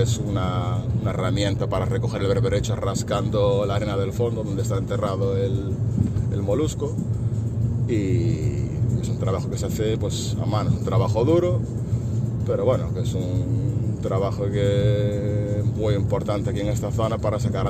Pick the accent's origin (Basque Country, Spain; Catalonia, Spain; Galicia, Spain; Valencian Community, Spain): Galicia, Spain; Noia; Yo soy de Noia. Noia es una villa. Una villa es un pueblo, pero que tiene como... Bueno, urbanísticamente una villa es como un pueblo con ciertos privilegios, digamos. Y está en las Rías Baixas, en la ría más al norte de las Rías Baixas